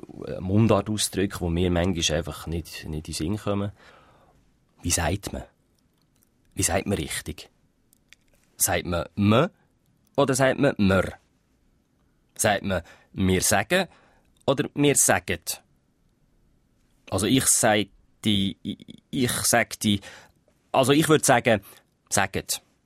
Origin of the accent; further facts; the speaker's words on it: Fribourg, Switzerland; now in Zürich, Switzerland; rede ich eigentlich meine Mutterdialekt, Aargauerdeutsch. Beides nicht so ganz richtig. Weil eben meine Mutter ist aus Aarau, ich bin aber in Freiburg aufgewachsen. Mein Vater ist aus Taiwan. In der Schule habe ich Berndeutsch geschnurrt. Und jetzt wohne ich in Zürich. Also ich bin irgend so ein Gemisch.